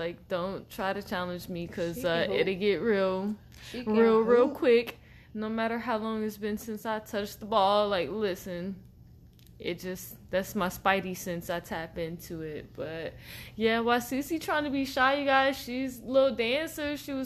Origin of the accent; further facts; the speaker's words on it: Chicago, Illinois, United States; I am from Chicago. Shottown, stand up.